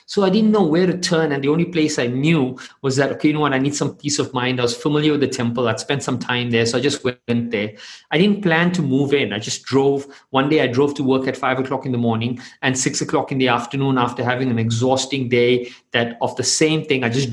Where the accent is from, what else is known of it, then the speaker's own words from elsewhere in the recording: South Africa; now in Mumbai, India; I'm South African. I still travel on a South African passport, but Mumbai is my home.